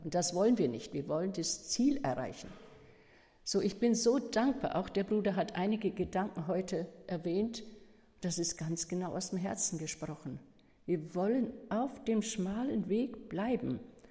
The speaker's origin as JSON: {"language": "German", "region": "Bavaria", "country": "Germany", "said": "Übrigens, wir kommen aus Mittelfranken, ja, da unten bei Nürnberg. Da haben wir gewohnt nach dem Krieg. Und es war kein Geld, wir waren arme Leute."}